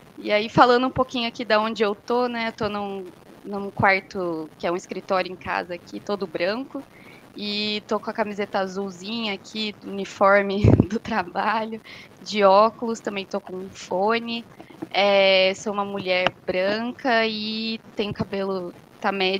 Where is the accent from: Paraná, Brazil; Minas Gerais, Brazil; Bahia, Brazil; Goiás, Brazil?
Minas Gerais, Brazil; now in São Paulo, Brazil; Eu sou mineira, mas eu já estou em São Paulo já faz uns anos, né? Uns 10 anos